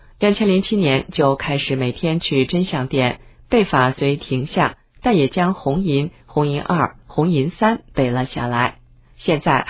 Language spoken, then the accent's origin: Chinese; China; moved away; 我小时候在国内长大，知道共产党每次运动整的都是好人。